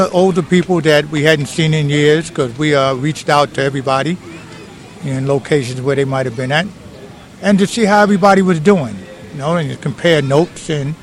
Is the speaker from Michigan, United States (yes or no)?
no; New York City, New York, United States; I grew up in Park Slope. I came here when I was about 5, and I've been here for over 30-something years, and then I moved up to Eastern Parkway and Washington Avenue and bought me my own co-op.